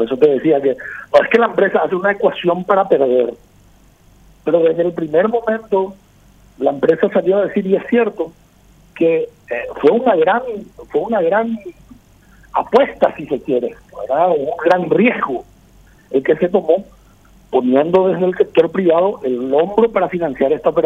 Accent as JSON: {"language": "Spanish", "country": "Paraguay"}